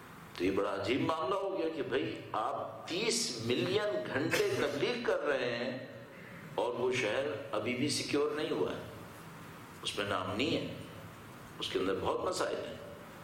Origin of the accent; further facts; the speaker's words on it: Karachi, Sindh, Pakistan; ان societies میں جیسے میرے اور آپ کا شہر, میرا تعلق کراچی سے ہے